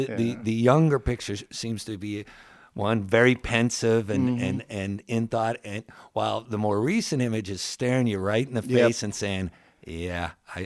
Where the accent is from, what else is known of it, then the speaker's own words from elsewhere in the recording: Midwest, United States; growing up in the Midwest myself, as I did and as you did